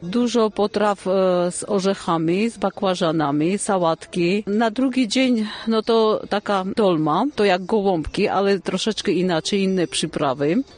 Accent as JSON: {"language": "Polish", "country": "Armenia", "moved": "as an adult", "lives_now": "Poland", "said": "Przyjechałam z Armenii 25 lat temu. Na wycieczkę przyjechałam i poznałam męża przez 3 dni."}